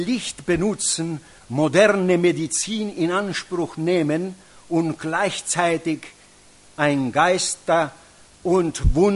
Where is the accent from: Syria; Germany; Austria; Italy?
Italy; first language it; German is a second language; wie schwierig das ist, als Italiener Deutsch zu lernen. Weil du bist geneigt, Italienisch zu denken und es ist alles falsch manchmal.